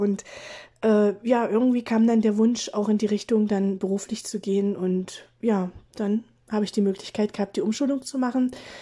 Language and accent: German; Gräfenhainichen, Saxony-Anhalt, Germany; komme aus Sachsen-Anhalt, aus Gräfenhainichen. Das ist quasi in der Nähe von Lutherstadt-Wittenberg.